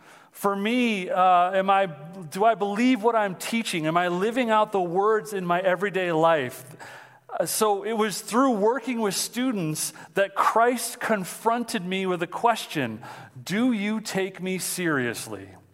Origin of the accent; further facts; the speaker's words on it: Mount Clemens, Michigan, United States; So I'm from Mount Clemens, so that's where I'm living right now. I'm a pastor's kid.